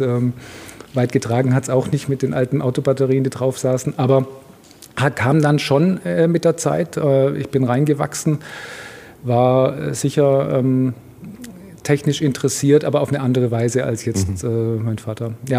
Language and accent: German; Donaueschingen, Baden-Württemberg, Germany; Genau, ich komme aus Donaueschingen.